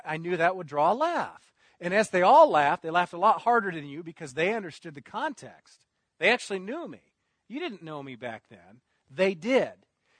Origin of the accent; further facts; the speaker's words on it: Newton, Iowa, United States; I was invited to preach in my hometown in Newton, Iowa. Not a big town. It's close to Des Moines, about 30 miles from Des Moines, 17,000 people.